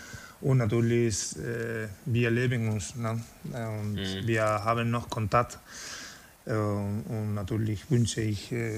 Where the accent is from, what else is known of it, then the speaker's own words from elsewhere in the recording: Spain; German is a second language; also born or lived in France; now in Germany; mit 32, wenn ich nach Deutschland gekommen bin, Ich war in Spanien nach meiner französischen Etappe und ich war in meiner Heimat.